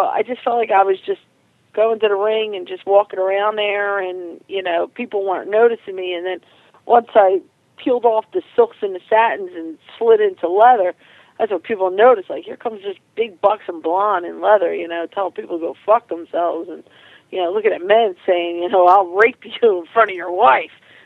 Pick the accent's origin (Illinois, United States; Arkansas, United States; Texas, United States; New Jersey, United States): New Jersey, United States; also born or lived in Tennessee; I was born and bred in New Jersey as … when I went down to Tennessee, I just became